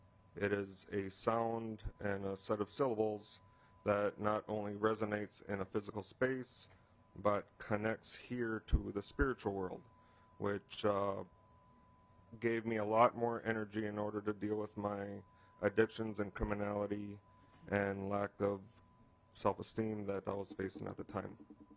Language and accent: English; Mille Lacs Indian Reservation, Minnesota, United States; And I'm from the Eagle Clan of the Anishinaabe people, and I live and born and raised in the Mille Lacs Indian Reservation in central Minnesota.